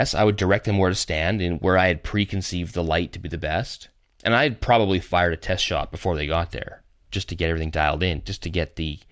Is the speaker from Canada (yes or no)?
yes; Canada; I'm a photographer, I'm from Canada.